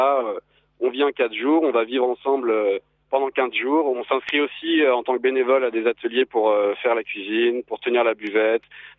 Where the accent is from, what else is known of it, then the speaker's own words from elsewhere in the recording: Bordeaux, Nouvelle-Aquitaine, France; moi, je suis pas du tout d'ici, je suis de Bordeaux.